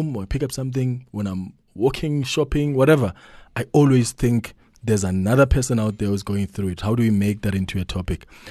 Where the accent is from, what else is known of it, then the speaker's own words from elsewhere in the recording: Vaalbank, Mpumalanga, South Africa; So, I come from a village called Vaalbank. I don't know why they call it Vaalbank or what it means. It's in Mpumalanga and I grew up there. I went to school there. It's just a village.